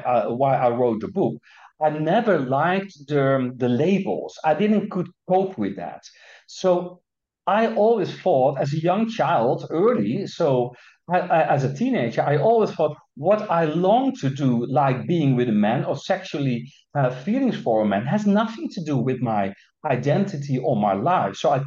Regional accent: Netherlands; English is a second language; So I lived in a very small village nearby the sea in the Netherlands.

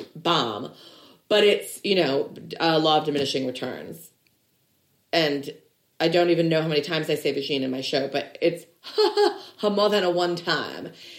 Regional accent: Illinois, United States; no, we're both from Illinois, actually.

